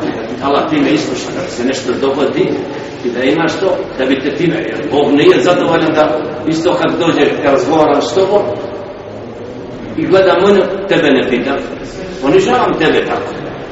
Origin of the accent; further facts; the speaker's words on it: Kalesija, Federation of Bosnia and Herzegovina, Bosnia & Herzegovina; born there; Ja rođen Kalesije, tamo tu sve.